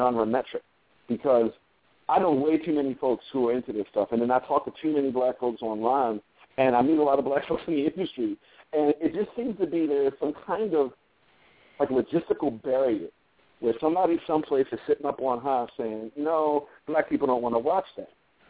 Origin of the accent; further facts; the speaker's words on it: Baltimore, Maryland, United States; because I'm from Baltimore originally, and Baltimore is very interesting